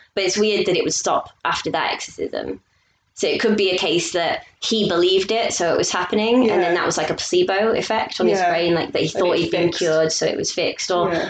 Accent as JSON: {"language": "English", "town": "Beverley", "region": "Yorkshire and the Humber", "country": "United Kingdom", "said": "And I'm actually from Beverley, which is a small town near Hull."}